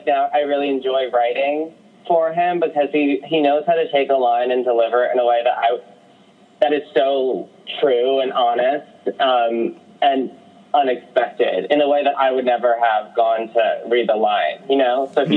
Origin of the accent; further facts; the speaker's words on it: New Jersey, United States; I had just finished up film school and moved back home to New Jersey to live with my mom in my hometown.